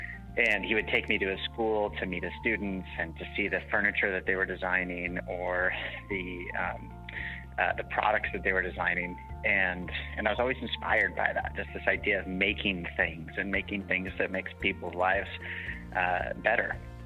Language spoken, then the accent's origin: English; California, United States; So real early days, I grew up in Central Coast, California